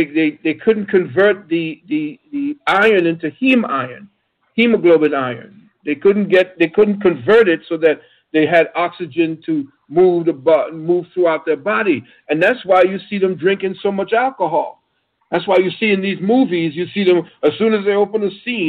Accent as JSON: {"language": "English", "country": "Trinidad & Tobago", "said": "No, I was never this pale. When I came from Trinidad, I was like 5 or 10 shades darker."}